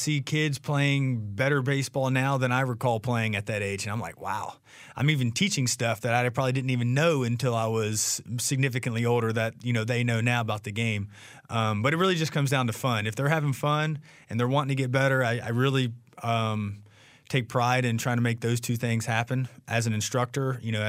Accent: Chapel Hill, North Carolina, United States; I grew up in Chapel Hill, so I still call it University Mall, even though it's University Place now.

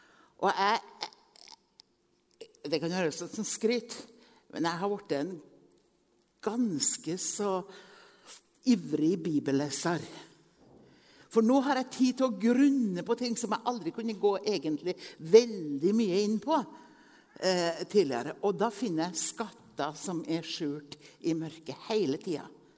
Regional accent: Innlandet, Norway; For jeg kommer fra Hedmarktoppen, og jeg trodde alle var der.

